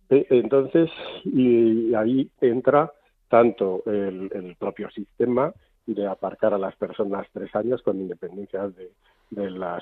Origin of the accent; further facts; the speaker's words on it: Spain; moved away; cuando tú te vas a hacer la renovación del pasaporte como español aquí en nuestros países, en estos países de emigración